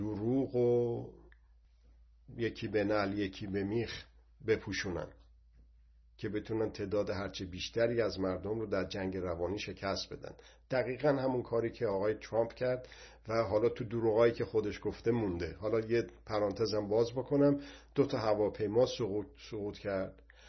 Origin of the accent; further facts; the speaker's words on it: Iran; ما ایرانی هستیم